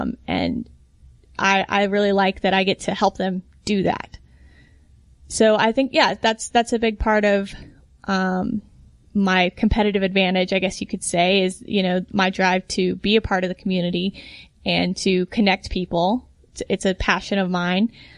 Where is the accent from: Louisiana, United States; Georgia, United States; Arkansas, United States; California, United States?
Georgia, United States; You know, I grew up here in Cobb County. I know a lot of people here. It's important to me. Atlanta is important to me. Cobb County is important to me.